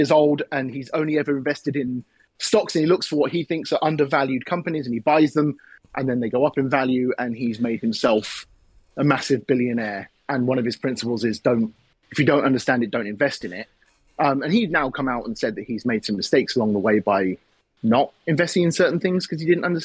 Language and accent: English; England, United Kingdom; accent: English; now in Denver, United States; My accent, I wouldn't put handsome. I think my accent is what American people tend to appreciate people with different accents.